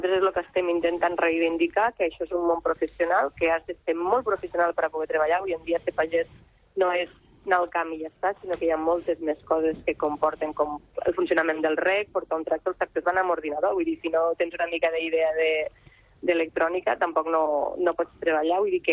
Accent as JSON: {"language": "Catalan", "town": "Vilalba", "region": "Catalonia", "country": "Spain", "said": "Jo soc d'un poble molt petit, que es diu Vilalba dels Arcs, a la comarca de la Terra Alta."}